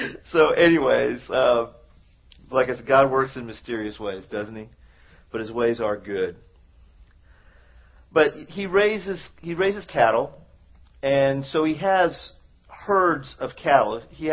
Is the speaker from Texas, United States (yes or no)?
yes; Dallas, Texas, United States; also born or lived in Washington, D.C.; You know, I grew up in Washington, D.C. was half my childhood. My other half was here in Dallas. We moved here in 75. And so I've been in the city all my life.